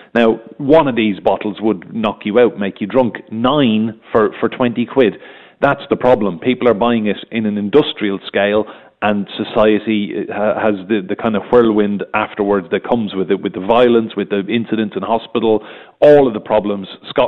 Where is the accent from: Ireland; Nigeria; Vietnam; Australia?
Ireland; I'm saying this as an Irish person as well